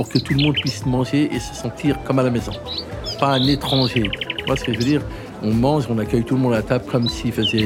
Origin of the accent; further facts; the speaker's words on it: Paris, Île-de-France, France; Je suis né là. Je suis né à la Riboisière. C'est la limite 10e, 18e, mais voilà, on a traversé la rue pour rentrer à la maison. On a toujours habité rue de la Goutte d'Or.